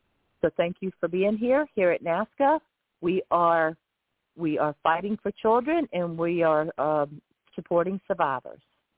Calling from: Lighthouse Point, Florida, United States

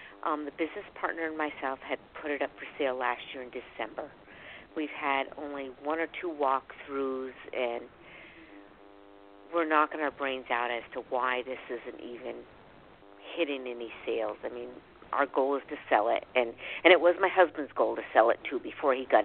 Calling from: Vermont, United States; I'm calling from Vermont.

